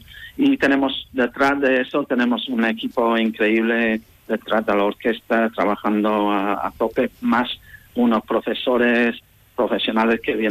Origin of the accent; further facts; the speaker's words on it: England, United Kingdom; porque yo también, igual que ellos, pertenecía a una orquesta joven en mi pueblo, ¿no?, en Inglaterra.